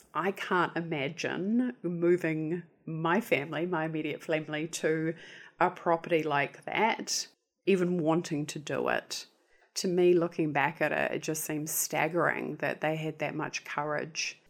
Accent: Banks Peninsula, Canterbury, New Zealand; I was 6 going on 7 when I had a major life change, which is when my family moved. We moved from North Canterbury and we moved to Banks Peninsula.

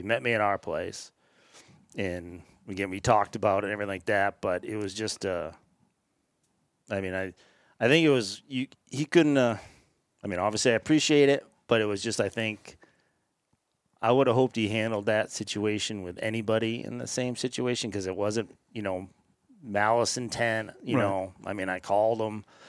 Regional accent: New Hampshire, United States; Well, I pick my home state, New Hampshire.

